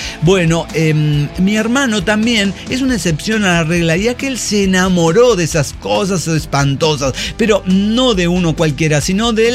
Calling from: La Paz, Baja California Sur, Mexico; de Jalapa, en La Paz. Y yo solo vengo a decir que los hochos, los hot dogs, mejor conocidos como jates aquí en La Paz, son la neta.

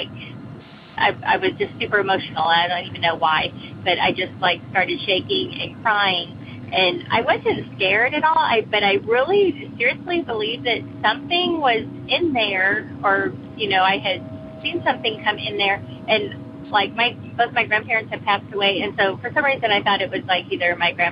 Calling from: Virginia, United States; also born or lived in California; I'm calling from Southwestern Virginia.

